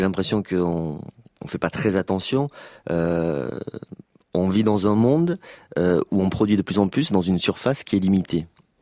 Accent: South-West France, France; Je viens du Sud-Ouest

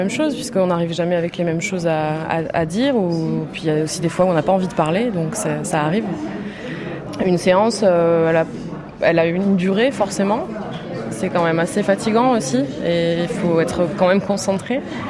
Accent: Albi, Occitanie, France; Alors moi je suis née à Albi, j'ai grandi à Albi, donc dans la région toulousaine.

